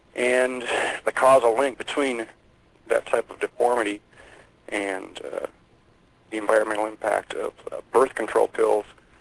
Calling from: Midwest, United States; I'm calling from the Midwest.

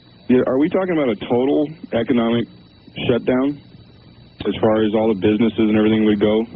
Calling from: Reno, Nevada, United States; My name's I'm … from Reno.

